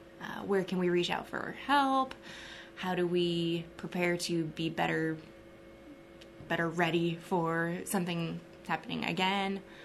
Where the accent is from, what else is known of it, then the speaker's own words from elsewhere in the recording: Muscatine, Iowa, United States; moved away as an adult; also born or lived in Waco, Texas; I'm originally from Muscatine, born and raised there, and after high school, I moved first to Waco, Texas, to Baylor University